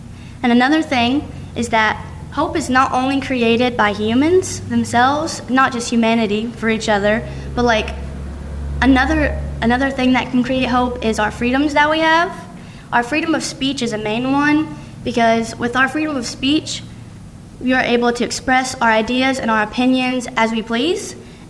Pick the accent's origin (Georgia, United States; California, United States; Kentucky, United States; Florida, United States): Kentucky, United States; I grew up in Todd County, which is a generally small town in Kentucky, which you guys know because you live here too.